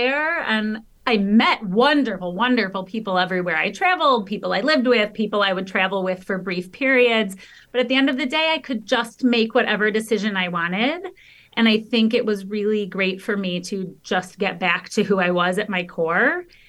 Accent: Michigan, United States; So growing up, I always loved doing theater. I grew up outside of Detroit.

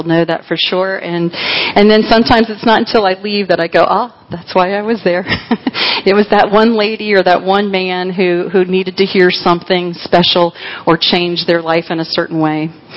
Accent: Miami, Florida, United States; I was born in Miami, Florida. I'm a fourth-generation Floridian. My son is a fifth, so we've been around here for a long time.

